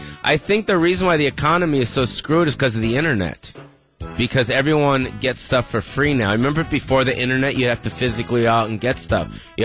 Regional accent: West Hollywood, California, United States; You know, my best friend as a child growing up, I grew up on the Sunset Strip.

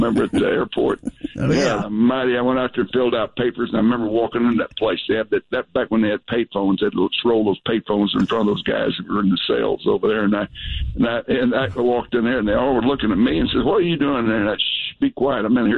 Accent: Crossing, Arkansas, United States; he speaks in Crossing, Arkansas, my hometown.

